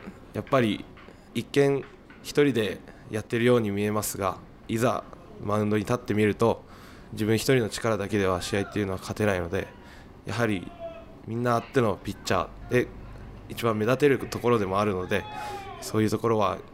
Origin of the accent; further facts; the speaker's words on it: Kanagawa, Japan; 出身は神奈川県です。